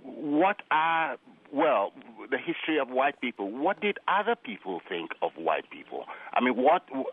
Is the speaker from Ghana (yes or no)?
yes; Ghana; Well, since I'm from Ghana, since you mentioned Ghana, three things come to mind.